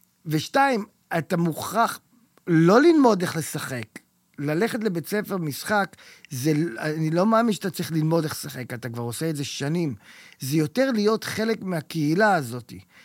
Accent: United States; also born or lived in Israel; אני נולדתי בישראל, אבל אני גדלתי באמריקה מגיל 9

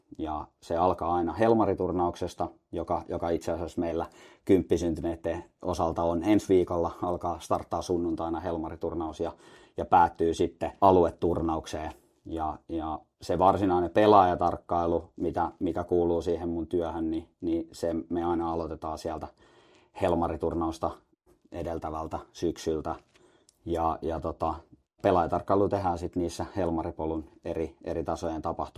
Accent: Espoo, Uusimaa, Finland; takaisin tänne etelään, mistä mä oon kotoisin, että Espoosta lähtöisin

